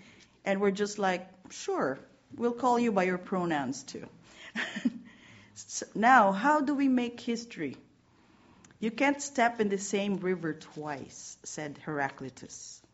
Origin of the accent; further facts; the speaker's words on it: Philippines; So I come from the Philippines, where you can find the only UU congregations outside the United States, all 28 of them.